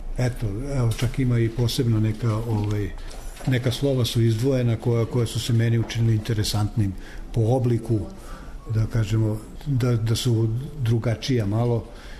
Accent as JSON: {"language": "Serbian", "town": "Zemun", "region": "Belgrade", "country": "Serbia", "tie": "born or raised there", "said": "Mi smo odrasli zajedno u Zemunu, zajedno smo."}